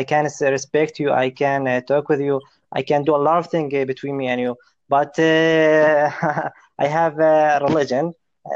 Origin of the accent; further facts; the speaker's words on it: Amman, Amman Governorate, Jordan; I'm from Amman, Jordan. I'm 23 years old. I'm a student at Hashmi University.